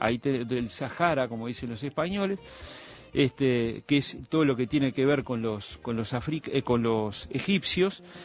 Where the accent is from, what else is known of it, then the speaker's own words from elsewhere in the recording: Uruguay; Como uruguayo en esta vida